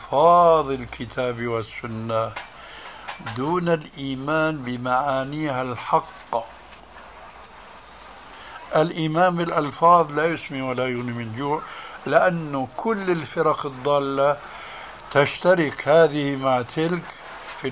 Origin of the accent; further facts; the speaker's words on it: Syria; كما يقولون عندنا في سوريا